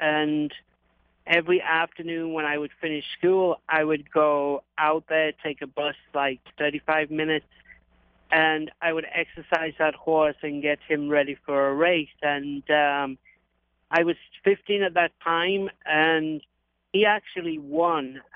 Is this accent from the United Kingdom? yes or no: yes; England, United Kingdom; I grew up on a farm in England. My grandfather had a farm.